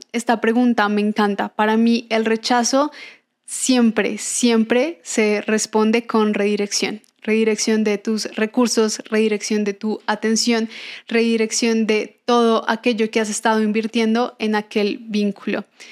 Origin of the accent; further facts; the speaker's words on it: Bogotá, Colombia; accent: rolo; Yo soy colombiana, soy de Bogotá, nos dicen rolos, de ahí es mi acento. Muchos a veces creen que soy mexicana, no soy mexicana, soy 100% colombiana.